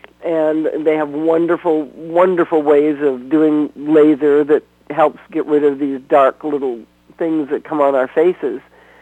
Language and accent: English; California, United States; Anyone who's listening who's young can learn from me not to go in the sun, because I was raised in California.